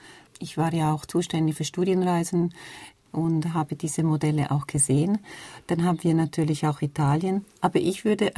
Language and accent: German; Ticino, Switzerland; Ich bin Tessinerin und deshalb kenne ich mich da aus.